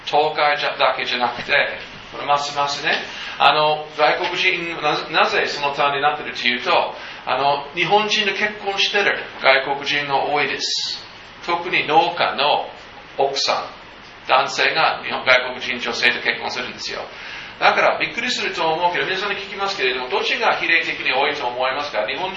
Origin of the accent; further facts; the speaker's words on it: United States; 僕はアメリカです。アメリカ出身です。